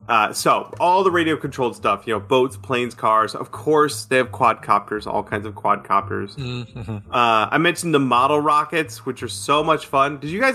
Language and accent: English; New York, United States; I was visiting my hometown, my little town in upstate New York, and we went to the hobby shop that I used to frequent as a kid.